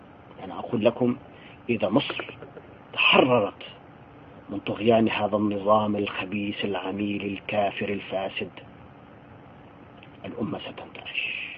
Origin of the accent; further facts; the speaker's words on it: Syria; يعني نحن عندنا في سوريا طاغية ونظام